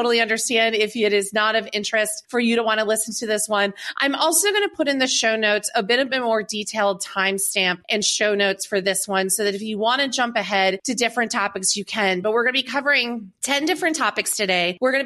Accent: Green Bay, Wisconsin, United States; moved away; I'm the only one that escaped from there, but I grew up in Green Bay. I went to Bayport High School, which is just outside of the city.

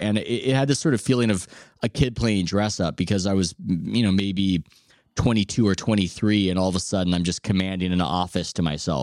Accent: San Diego, California, United States; I'm 38 and I grew up in San Diego

